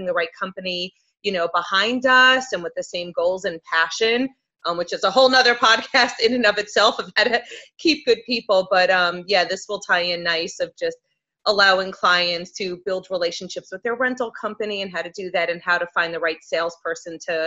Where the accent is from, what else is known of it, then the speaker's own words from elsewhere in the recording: New York, United States; accent: New York; I'll always hold on to my New York accent.